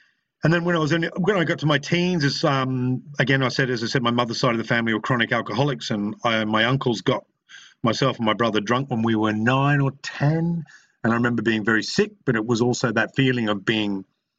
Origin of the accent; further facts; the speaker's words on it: Mackay, Queensland, Australia; also born or lived in Brisbane; raised in Queensland, which is the pointy bit on the east coast, if you don't know your map of Australia. And I was raised in and around Brisbane and North Queensland in a place called Mackay, which is a sugarcane country.